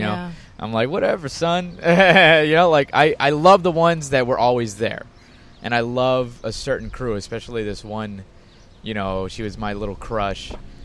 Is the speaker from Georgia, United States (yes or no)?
no; McAllen, Texas, United States; moved away as an adult; now in Dallas, United States; I'm from McAllen, Texas. I left there in 2000, went up to Dallas, right?